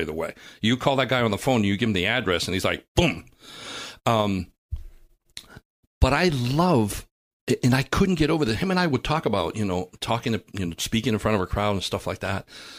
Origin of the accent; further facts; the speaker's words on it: Cuba; Understand that, because I come from Cuba